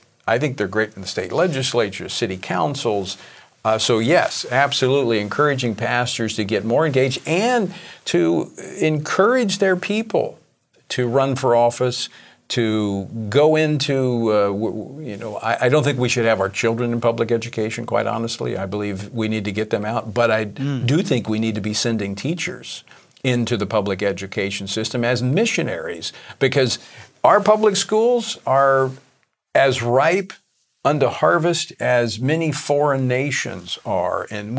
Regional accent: Louisiana, United States; I was just talking with a pastor in my home state of Louisiana

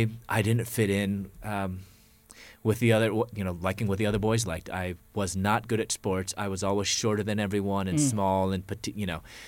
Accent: United States; born there; First generation born here in the U.S.

